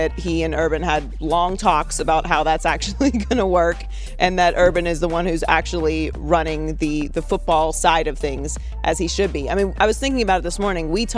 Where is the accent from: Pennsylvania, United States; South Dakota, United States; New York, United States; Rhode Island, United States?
Pennsylvania, United States; Pittsburgh; I am from Pittsburgh. It's against my nature to root for the Browns.